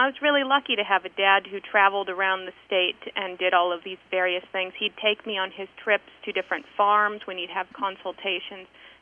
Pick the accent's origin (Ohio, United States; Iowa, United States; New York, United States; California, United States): Iowa, United States; Atlantic; Well, so I grew up in Atlantic, and I went to AHS and graduated there